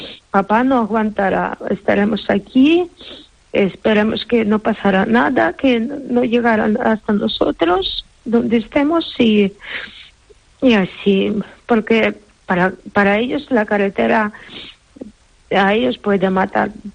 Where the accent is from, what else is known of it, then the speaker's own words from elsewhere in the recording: Cherkasy, Cherkasy Oblast, Ukraine; Spanish is a second language; Bueno, en casa yo soy de Cherkasy.